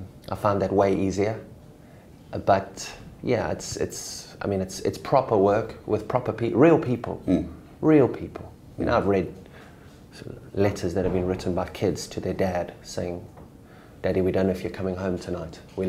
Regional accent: South Africa; I am South African

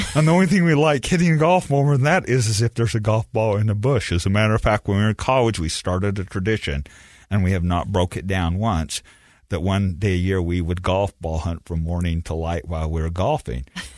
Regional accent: Beaver, Utah, United States; But also growing up in Beaver, Utah, I was already the weird, nerdy, crazy kid.

